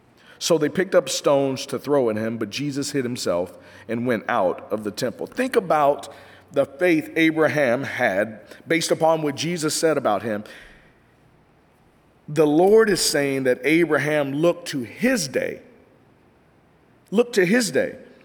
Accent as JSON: {"language": "English", "town": "Kansas City", "region": "Missouri", "country": "United States", "said": "I'm from Kansas City, and the state motto there in Kansas City, Missouri, is it's the show me state, right?"}